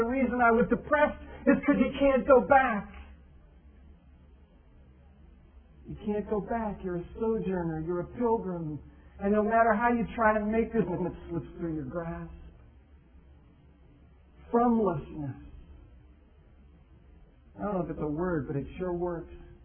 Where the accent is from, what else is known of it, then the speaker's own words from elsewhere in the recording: Niles, Michigan, United States; I know where I grew up. I'm from Niles, Michigan. I go home, and it's not home.